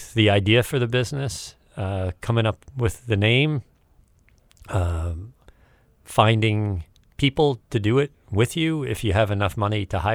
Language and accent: English; Manhattan, New York, United States; So I'm from Manhattan. Lived there till I was 8, and then my mom got mugged in our elevator of our building, and we decided to move out to the presumed safety of the suburbs.